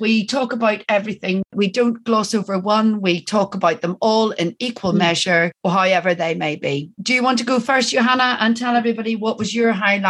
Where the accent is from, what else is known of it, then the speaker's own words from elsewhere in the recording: Northern Ireland, United Kingdom; accent: Northern Irish; As much as my Northern Irish accent can do it, it can't go that far.